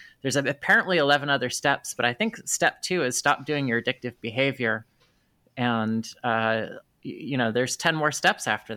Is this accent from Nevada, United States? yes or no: yes; Nevada, United States; I'm from Nevada. We revel in sin. It's part of our school curriculum.